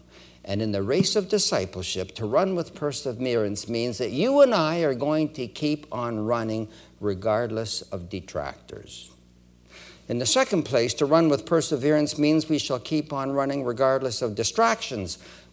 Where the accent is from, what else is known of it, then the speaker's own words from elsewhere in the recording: Edmonton, Alberta, Canada; born there; also born or lived in Winnipeg / Toronto; Many of you are aware that I was born in Edmonton. We moved to Winnipeg in 1949.